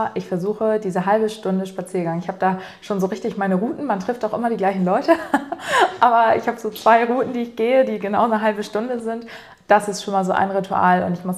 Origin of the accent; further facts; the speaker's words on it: Cuxhaven, Lower Saxony, Germany; Und ich bin ja hier auch aufgewachsen. Ich muss sagen, ich bin in einem nicht sehr touristischen Teil von Cuxhaven aufgewachsen.